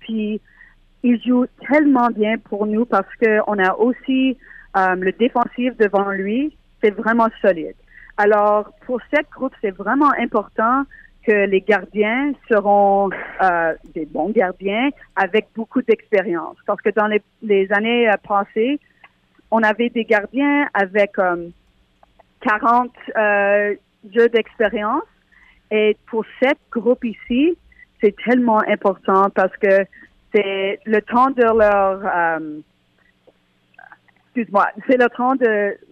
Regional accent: Montreal, Quebec, Canada; now in United States; Oui, je viens de Montréal. Oui, c'est ça, toute ma famille est encore à Montréal. Je viens pour les étés, je suis à Montréal tout le temps. Alors oui, c'est ma maison. Même si je suis ici à New Jersey, ça fait 7 ans maintenant

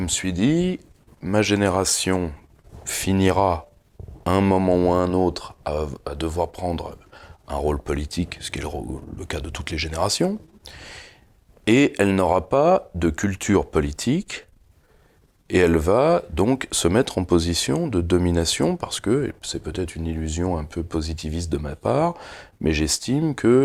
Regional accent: Normandy, France; now in Paris, France; chez moi en Basse-Normandie, donc dans la région du Perchornais

